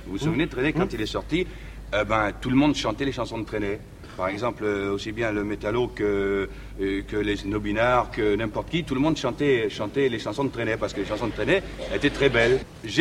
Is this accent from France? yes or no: yes; Marseille, Provence-Alpes-Côte d'Azur, France; accent: Marseille; C'est pas que je veux renier que je viens de Marseille, c'est pas ça. J'ai essayé de perdre un peu l'accent marseillais.